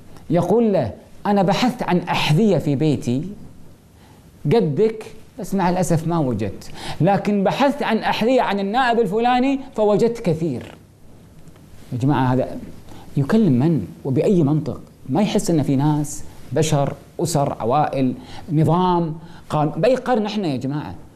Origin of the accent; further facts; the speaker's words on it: Kuwait; في منطقة عندنا في الكويت اسمها العقيلة